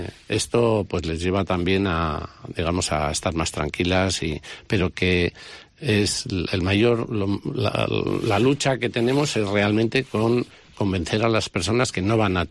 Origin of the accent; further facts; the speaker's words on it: Basque Country, Spain; yo cuando vienen siempre les cuento que yo soy alavés